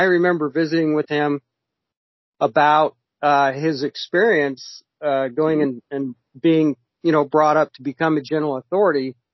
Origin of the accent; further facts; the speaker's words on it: Arizona, United States; cause I grew up in Arizona, Southern Arizona.